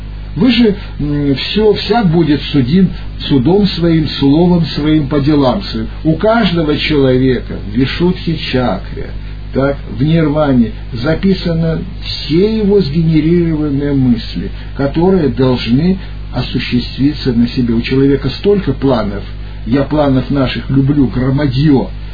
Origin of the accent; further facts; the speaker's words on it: Far East, Russia; born there; Я родился на Дальнем Востоке, я знаю, что это такое.